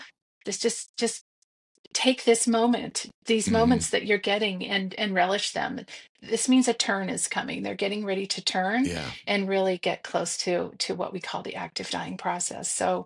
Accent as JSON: {"language": "English", "region": "Illinois", "country": "United States", "tie": "born or raised there", "said": "Okay. So I grew up in Central Illinois. And I was thinking about this. My dad was the music teacher at school, so he actually taught choir."}